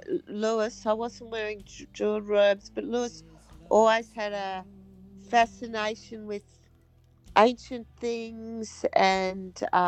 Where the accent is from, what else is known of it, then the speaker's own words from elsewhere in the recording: Melbourne, Victoria, Australia; now in Sydney, Australia; I grew up in Melbourne, but I moved to Sydney because I had a really great archaeology course at Sydney University.